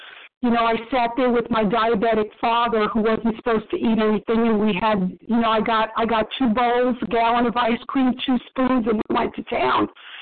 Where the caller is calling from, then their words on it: Maryland, United States; I'm calling from Maryland.